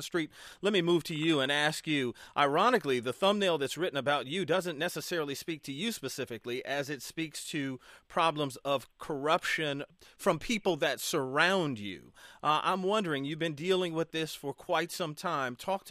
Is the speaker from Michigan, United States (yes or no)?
yes; Detroit, Michigan, United States; because Detroit's my hometown, about the deficit this city faces.